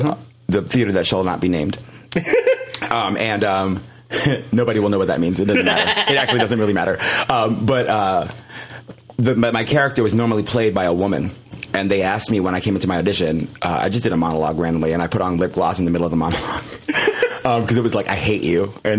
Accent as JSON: {"language": "English", "region": "Virginia", "country": "United States", "said": "I'm from Virginia, yeah."}